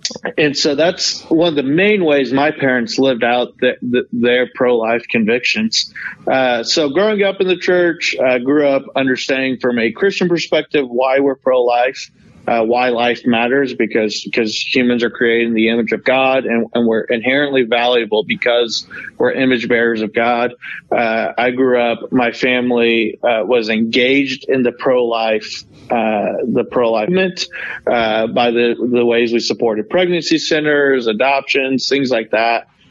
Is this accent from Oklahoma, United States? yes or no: yes; Norman, Oklahoma, United States; also born or lived in South Korea; Yeah, so you mentioned I was born in South Korea. When I was about 13 months old, though, I was adopted, and I was brought over to live in the States. I grew up in Oklahoma, Norman, Oklahoma.